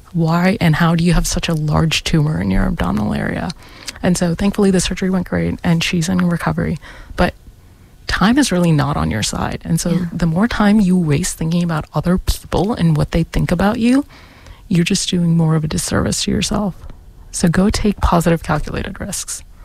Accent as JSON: {"language": "English", "country": "United States", "tie": "born or raised there", "said": "And growing up in the States, I was also like, growing up in North America, I was always like super into hip hop"}